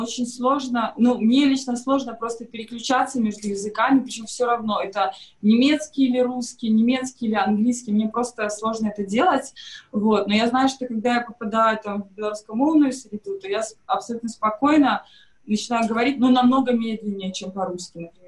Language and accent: Russian; Belarus; и бабушки и дедушки нас так тоже воспитывали, что мы белорусы, и мы должны знать белорусский язык, и я этим очень горжусь.